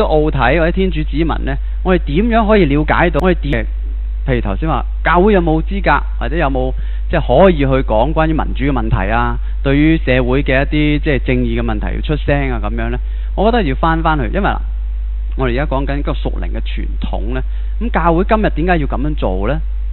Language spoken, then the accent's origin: Cantonese; Hong Kong; 我哋香港人都唔成熟嘅，啲公民意識又低